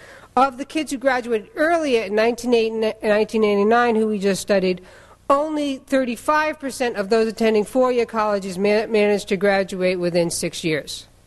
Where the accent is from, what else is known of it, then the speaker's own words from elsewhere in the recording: Massachusetts, United States; now in Chicago, United States; I'm from Chicago, but I live in Chicago now, but I'm really from Massachusetts, so you'll have to excuse the accent.